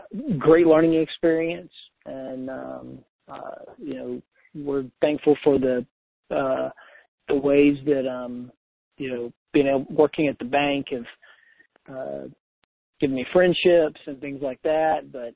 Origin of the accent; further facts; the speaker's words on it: Birmingham, Alabama, United States; We're both basically from the Birmingham area.